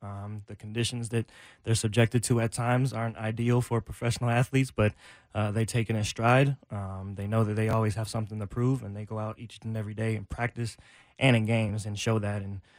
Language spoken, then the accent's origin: English; Miami, Florida, United States; Yeah, so I'm from Miami, Florida, but I live in the off-season. I'm back and forth to Birmingham, Alabama.